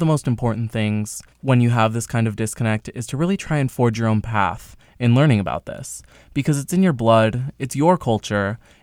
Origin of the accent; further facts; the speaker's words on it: United States; we both have a parent of Latin American descent, and we were raised in the United States just like they were.